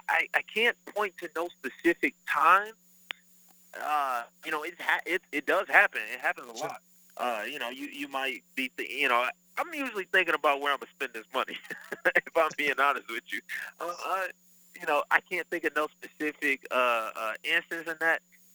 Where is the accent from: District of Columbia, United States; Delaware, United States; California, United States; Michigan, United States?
Michigan, United States; Detroit; I'm from Detroit, but it really don't hold a candle to the favelas down there.